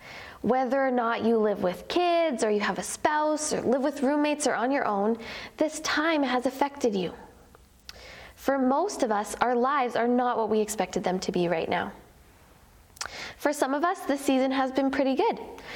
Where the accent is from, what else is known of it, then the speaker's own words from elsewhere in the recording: British Columbia, Canada; I grew up near the Okanagan Lake